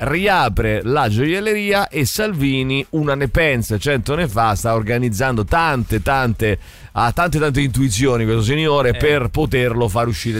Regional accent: Apulia, Italy; anche io sono un pugliese cafone

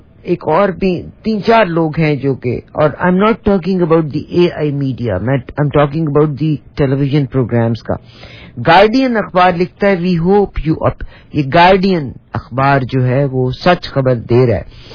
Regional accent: Pakistan; First home, my first لو از پاکستان. میرے ماں باپ کی قبریں ہیں وہاں پہ, میرے استاد ہیں, میرا گھر ہے, میرا بچپن ہے, میری جوانی ہے پاکستان.

